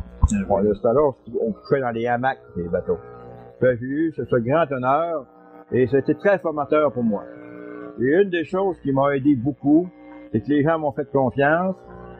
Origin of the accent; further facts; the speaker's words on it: Sept-Îles, Quebec, Canada; also born or lived in Clark City; Toute ma vie, je suis né à Clark City, où ça n'existe plus maintenant, à 18 000 de Sept-Îles.